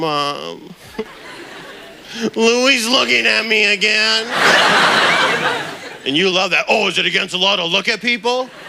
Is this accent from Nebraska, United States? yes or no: no; Minnesota, United States; I'm from Minnesota there. I had a very strict upbringing.